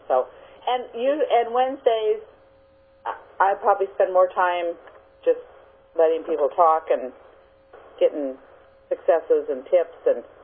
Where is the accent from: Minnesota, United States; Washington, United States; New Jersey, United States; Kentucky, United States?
Washington, United States; moved away; I grew up in Eastern Washington, and I've been here for 42 years, and I still have not acclimated to this wet, windy weather when it's like this.